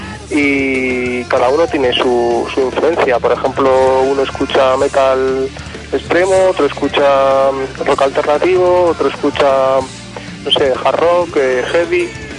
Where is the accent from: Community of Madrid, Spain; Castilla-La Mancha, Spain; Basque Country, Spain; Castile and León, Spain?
Castile and León, Spain; Burgos; Bueno, pues venimos de Burgos